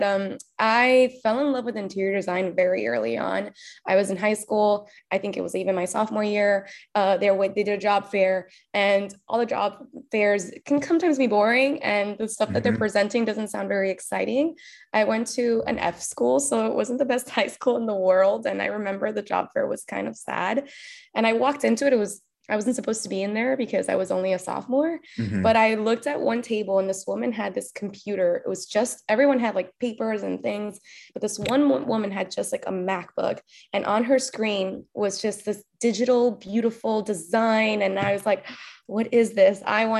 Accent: Cuba; I'm very, very, very Cuban. I was born in Cuba. My family like only speaks Spanish for the most part.

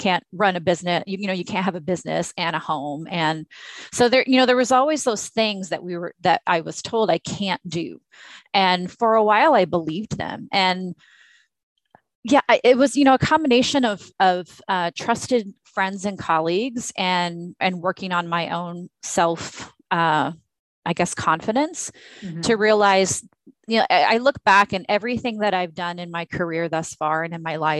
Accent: Arkansas, United States; also born or lived in Texas; I grew up in a lower class, blue collar family. I was raised in the South in Arkansas and Texas.

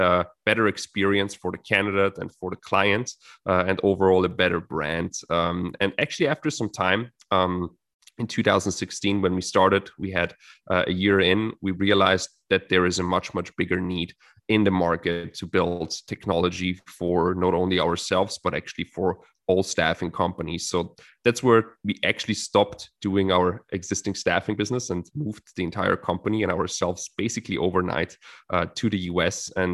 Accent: Vienna, Austria; English is a second language; I come from Austria, so I grew up in Vienna.

